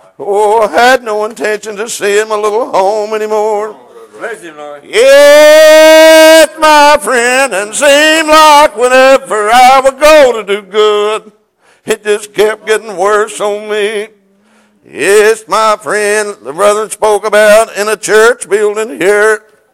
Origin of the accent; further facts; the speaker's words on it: Kentucky, United States; Thought about when I was just a young boy growing up on Caney Creek in Knox County above Alice Lloyd College.